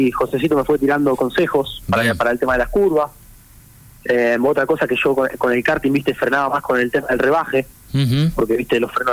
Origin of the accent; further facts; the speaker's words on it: Rosario, Santa Fe, Argentina; yo tengo 24 años, soy de Rosario.